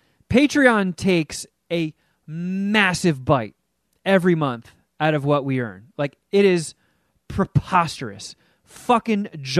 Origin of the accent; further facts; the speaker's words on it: Canada; Oh! Sorry, guys. I'm Canadian.